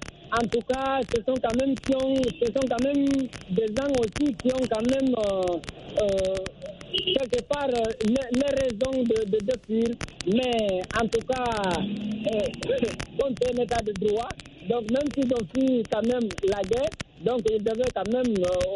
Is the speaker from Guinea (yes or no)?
yes; Guinea; now in Cameroon; je suis originaire de la Guinée-Conakry, je suis venu, je rentrais illégalement ici au Cameroun.